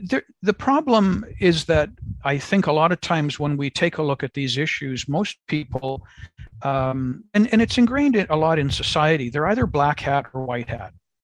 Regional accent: Canada; as a Canadian living in Canada

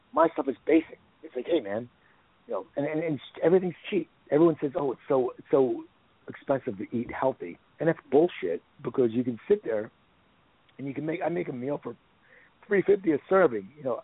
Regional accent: New Jersey, United States; I mean, I grew up in New Jersey, so I call it east, but I call you south.

